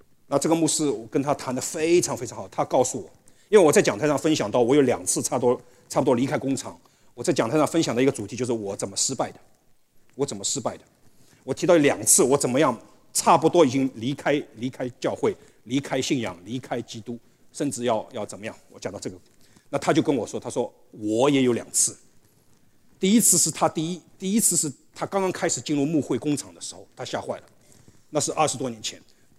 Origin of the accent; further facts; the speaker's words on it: China; 我们在中国长大的，我们没有听过